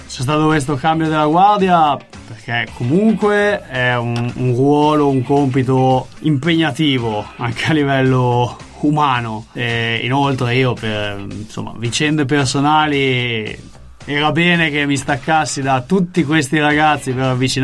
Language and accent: Italian; Venice, Veneto, Italy; da buon veneziano della Repubblica Marinara